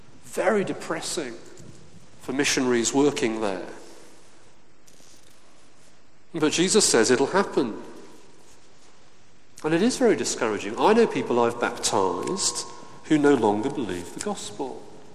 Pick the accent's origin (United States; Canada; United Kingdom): United Kingdom; There was me as a Brit, but we were in Congo.